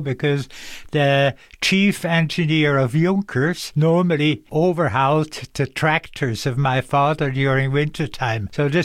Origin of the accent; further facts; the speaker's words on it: Dübendorf, Zurich, Switzerland; English is a second language; Okay, I grew up in a little place called Dübendorf, but Dübendorf was the first of official airport of Zurich, and my father had a farm there, and I grew up close to the airport.